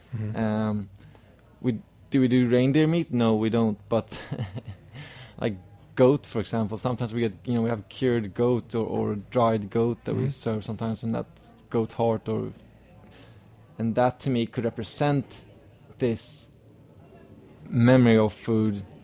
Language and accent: English; Stockholm, Stockholm County, Sweden; my grandmother was from northern Sweden, and I grew up in Stockholm or the suburbs of Stockholm